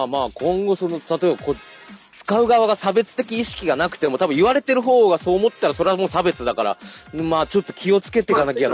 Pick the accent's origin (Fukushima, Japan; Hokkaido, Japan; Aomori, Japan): Fukushima, Japan; 俺が、こう、福島が、出身の俺が、同じ福島のやつに田舎者ってこう、わざと言うときとかもあるけどね